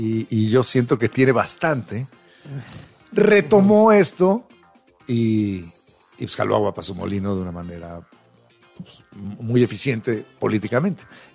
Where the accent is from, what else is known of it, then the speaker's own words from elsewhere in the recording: Mexico; estamos muy bien representados como mexicanos